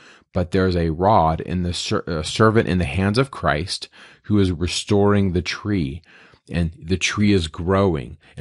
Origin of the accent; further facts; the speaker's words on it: California, United States; I grew up in Northern California for many years